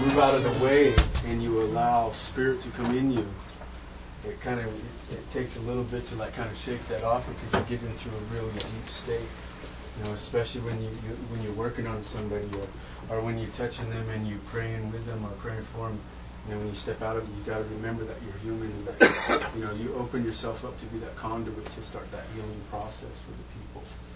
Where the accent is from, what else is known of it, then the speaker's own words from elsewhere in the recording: Point Arena, California, United States; I'm a Pomo from Poinarena, Manchester. And my great-grandmother's from Kashaya. And my great-grandfather's from Laytonville, California.